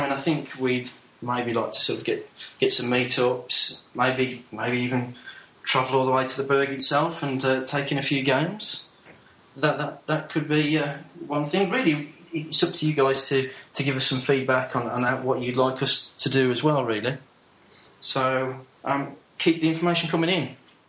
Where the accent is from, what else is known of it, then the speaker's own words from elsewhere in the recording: United Kingdom; Obviously we're about the Penguins, we're British, put those two things together.